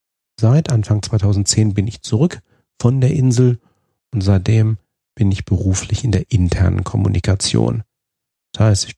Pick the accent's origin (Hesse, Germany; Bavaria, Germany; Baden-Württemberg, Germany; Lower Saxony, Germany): Hesse, Germany; Fulda; born there; also born or lived in Münster / Cologne / Düsseldorf / United Kingdom; Ich wurde 1973 geboren in Fulda in Osthessen. Zum Studium der Psychologie bin ich dann nach Münster gegangen in Westfalen und anschließend nach Köln.